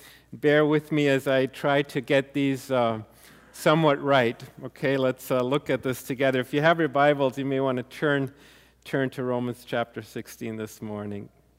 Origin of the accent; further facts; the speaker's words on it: Germany; even in the church where I grew up in Germany